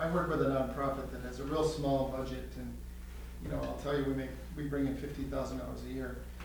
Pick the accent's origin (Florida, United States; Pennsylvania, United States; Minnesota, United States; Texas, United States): Minnesota, United States; You know, I'm from Minnesota